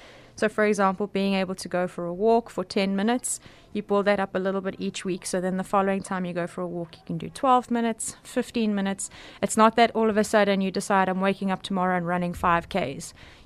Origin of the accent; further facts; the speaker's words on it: Johannesburg, Gauteng, South Africa; now in Cape Town, South Africa; I've been living in Cape Town for the last 4 years. I'm originally from Johannesburg.